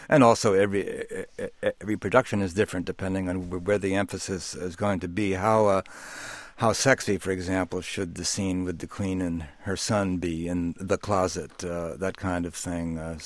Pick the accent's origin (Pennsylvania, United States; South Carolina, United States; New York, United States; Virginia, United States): Pennsylvania, United States; there were a lot of former basketball players in my environment while growing up in Pennsylvania